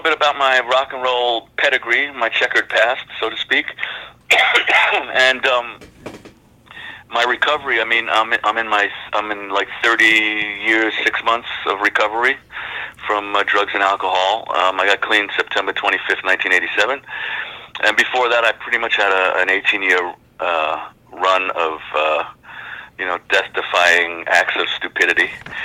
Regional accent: New York City, New York, United States; I started playing, my hand to God, 9 years old. I grew up in the Bronx.

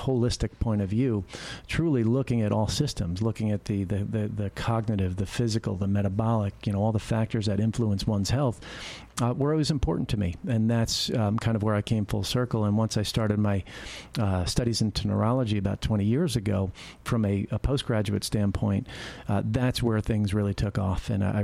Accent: New York, United States; From the Northeast, New York, Long Island, New York.

